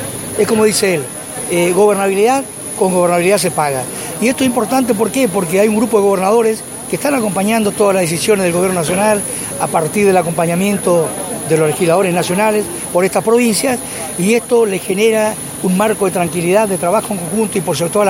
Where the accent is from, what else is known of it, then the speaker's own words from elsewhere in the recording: Argentina; porque somos todos argentinos